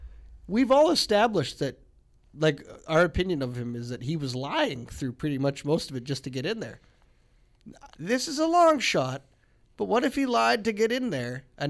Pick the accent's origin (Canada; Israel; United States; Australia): Canada; But I feel confident as a Canadian, knowing our history of our country